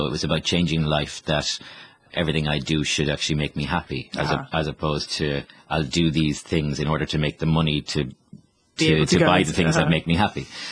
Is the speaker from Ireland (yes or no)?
yes; Ireland; the island that I grew up in Ireland, was the centre for the immigration at the during the famine time.